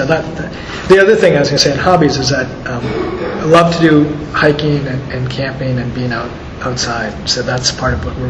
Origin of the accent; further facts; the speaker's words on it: Minnesota, United States; I grew up in Minnesota.